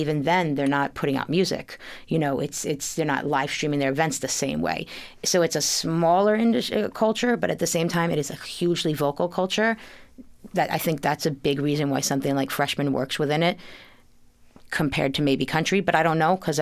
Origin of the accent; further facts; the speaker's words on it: New York, United States; As a white girl growing up in New York and upstate New York, it was, like … you know?